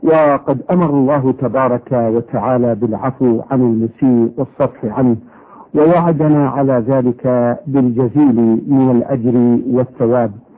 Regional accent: Saudi Arabia; من المملكة العربية السعودية.

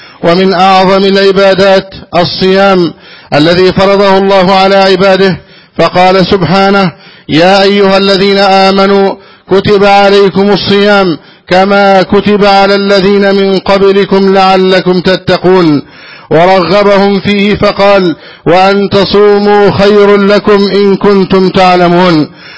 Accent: Egypt; اللهم احفظ بلدنا مصر أمنا أمانا

